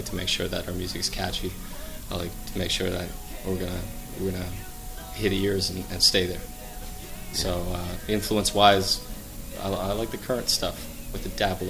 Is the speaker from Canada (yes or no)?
yes; Halifax, Nova Scotia, Canada; moved away; I'm originally from Halifax, so I had a prior band out there with a longtime songwriting friend of mine